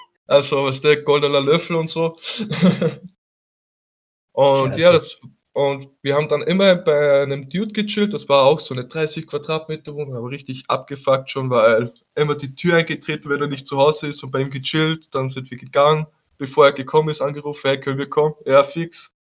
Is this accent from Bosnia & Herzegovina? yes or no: no; Austria; als Österreicher, stehst du da.